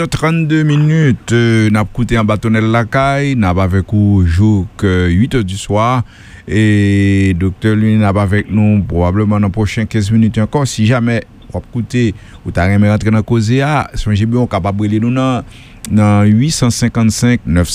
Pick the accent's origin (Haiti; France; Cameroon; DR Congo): Haiti; en tant qu'haïtien